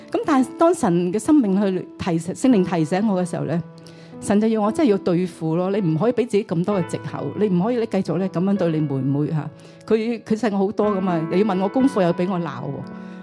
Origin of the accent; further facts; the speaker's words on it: Chaozhou, Guangdong, China; 其实我有姐姐，我是潮州人